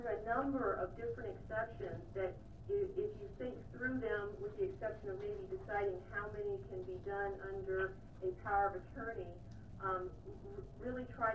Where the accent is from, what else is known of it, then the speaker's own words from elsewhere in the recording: Alaska, United States; I am from the Matsu Valley